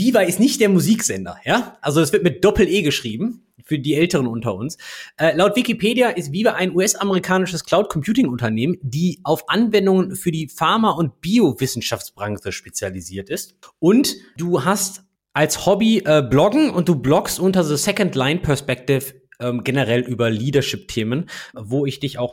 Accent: Bavaria, Germany; bin ich aus Bayern, bin ich aus Franken

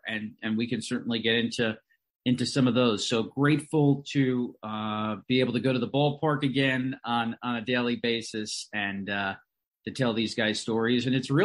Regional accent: Long Island, New York, United States; Yeah, well, it's funny, Mike, and I'm from Long Island, and certainly a lot of folks that went to my high school went to Binghamton University.

